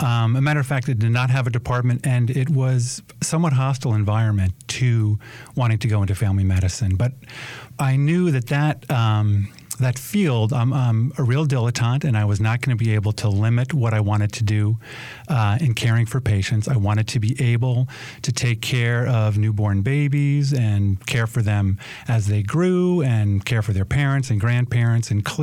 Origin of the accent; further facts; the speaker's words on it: New York, United States; I grew up in New York and there were not many good models there for family medicine or general practice, a lot of specialty care.